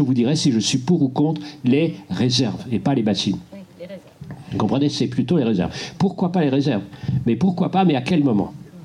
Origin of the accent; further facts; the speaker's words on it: Brittany, France; Alors, chez moi en Bretagne, il n'y a pas de nappe phréatique.